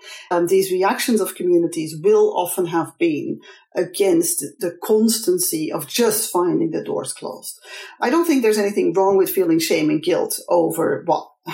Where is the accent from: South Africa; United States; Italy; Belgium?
Belgium; English is a second language; also born or lived in Congo; So I'm from Belgium. I was educated within sort of in the Congo.